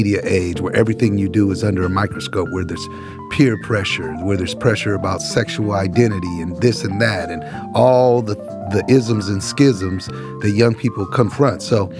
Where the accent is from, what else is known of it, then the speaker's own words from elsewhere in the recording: Oakland, California, United States; I grew up in East Oakland.